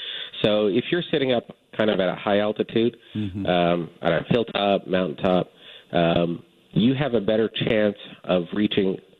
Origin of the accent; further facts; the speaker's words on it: Toronto, Ontario, Canada; now in South Florida, United States; although I am actually from Toronto, but we're based in South Florida